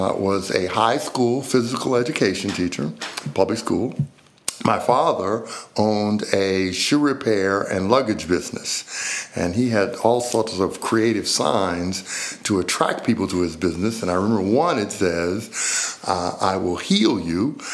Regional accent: New Orleans, Louisiana, United States; So I grew up in Uptown New Orleans, fairly close to Audubon Park.

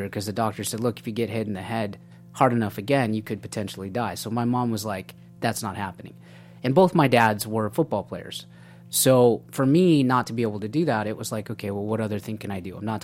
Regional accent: Buena Park, California, United States; also born or lived in Laguna Beach / Newport Beach; I grew up part-time in Buena Park with my dad and stepmom, and part-time in Laguna Beach, Newport Beach, with my mom and stepdad.

